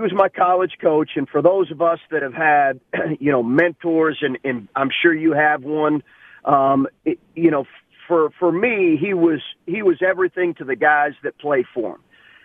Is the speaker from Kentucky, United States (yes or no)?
yes; Lexington, Kentucky, United States; we grew up in Lexington, Kentucky.